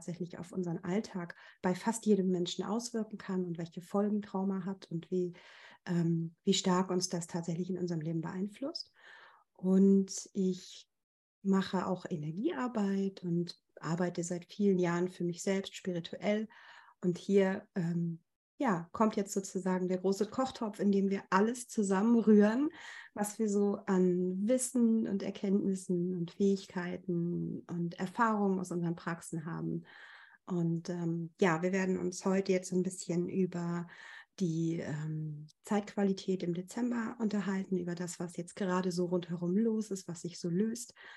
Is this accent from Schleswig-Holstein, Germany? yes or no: yes; Schleswig-Holstein, Germany; Ich komme aus Nordfriesland, habe meine Praxis in Husum.